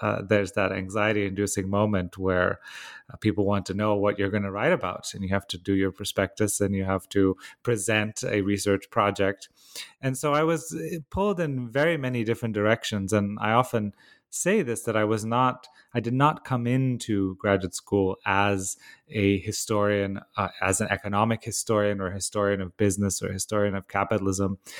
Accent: Bucharest, Romania; I grew up in Romania, in Bucharest. I was born in 1987 at the tail end of the communist period, and I grew up during the transition in the 1990s from communism to a sort of market economy.

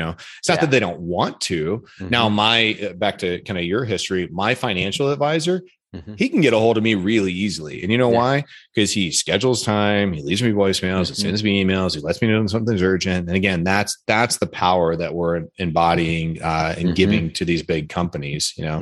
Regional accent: Akron, Ohio, United States; But I'm from Akron, Ohio, right? Like, we most Midwesterners

